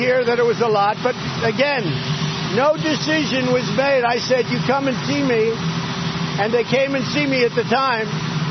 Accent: New York City, New York, United States; Just so you know, I come from New York City. In New York City, we have a lot of Iranians

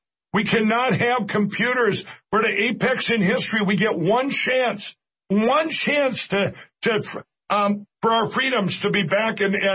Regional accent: Minnesota, United States; 2 months of early voting like my home state of Minnesota.

